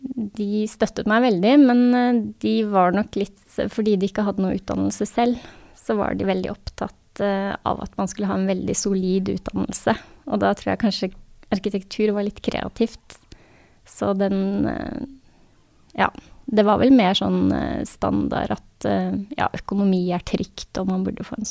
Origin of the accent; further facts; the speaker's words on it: Asker, Akershus, Norway; also born or lived in Oslo / Sandvika; Jeg kommer fra, om man vil si et storoslobarn. Jeg født I Oslo og vokst opp delvis I Sandvika og delvis I Asker.